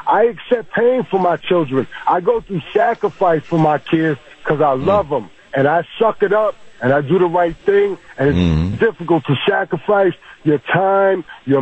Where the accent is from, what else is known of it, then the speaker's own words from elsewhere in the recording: New York, United States; now in Trenton, United States; Well, I grew up in New York. Right now I'm in New Jersey and I'm in Trenton.